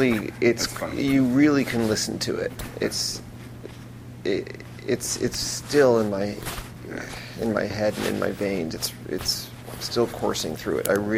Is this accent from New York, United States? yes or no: yes; Mamaroneck, New York, United States; I grew up in Mamaroneck. You could ride your... It's the same deal. It's the New Haven line. I could ride my bike there.